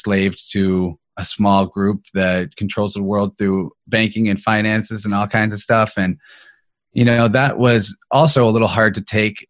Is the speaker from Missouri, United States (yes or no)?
yes; Missouri, United States; I'm from Missouri, Southwest Missouri. Started off as a kid being taken to a Baptist church.